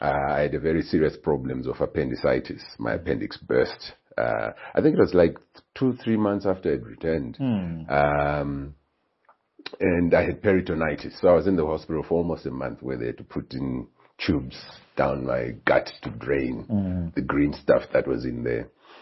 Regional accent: Highfield, Harare, Zimbabwe; I was born in Highfield, grew up in Highfield.

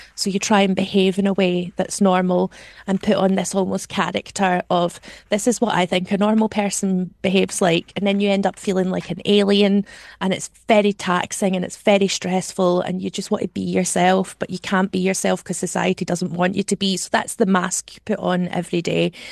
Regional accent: Scotland, United Kingdom; As a Scottish person, we have very little representation on the big television stage.

